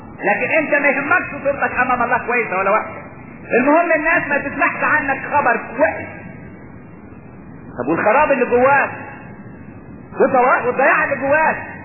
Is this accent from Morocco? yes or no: no; Asyut, Asyut Governorate, Egypt; كان عندنا في اسيوط